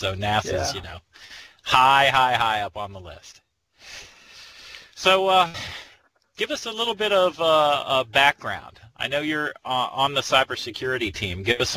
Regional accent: Fort Lauderdale, Florida, United States; I was the guy that ran it, and I'm from Fort Lauderdale. I was a big Miami Dolphin fan

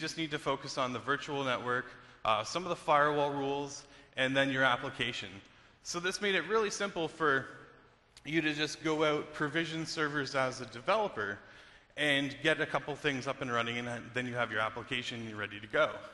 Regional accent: Toronto, Ontario, Canada; now in Redmond, United States; I am from Toronto originally. About 2 months ago, I made the journey down to Redmond.

